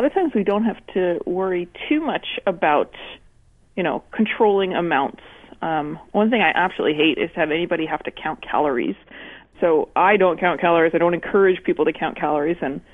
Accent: New York/New Jersey area, United States; actually grew up in the States, and I went to school at Rutgers University and Cornell University, so I'm from the New York, New Jersey area.

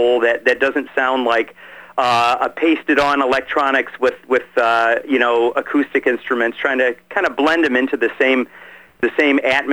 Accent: Midwest, United States; I grew up in the Midwest, and as you can imagine on the radio, it was pretty much, you know

